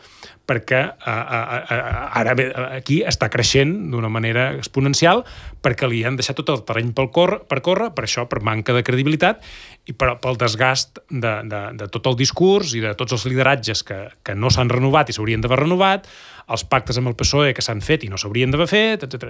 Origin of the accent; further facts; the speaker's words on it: Catalonia, Spain; nosaltres que venim de que ens han massacrat els drets fonamentals com a catalans